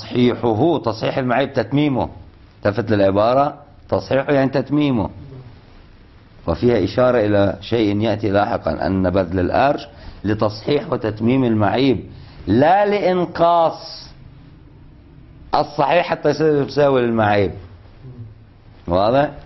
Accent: Lebanon; مش يعني مثل عندنا بلبنان بالدولار نقدنا الغالب والدولار

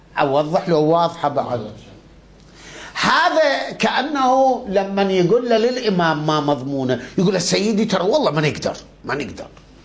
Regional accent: Iraq; احنا عندنا بالعراق البرتقال

